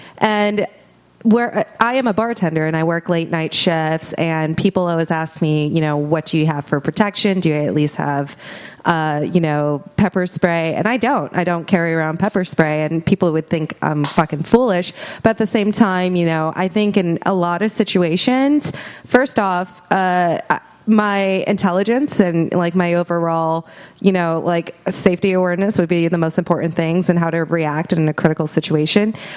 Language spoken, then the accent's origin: English; Minnesota, United States; and I'm from Minnesota, which is a hunting state.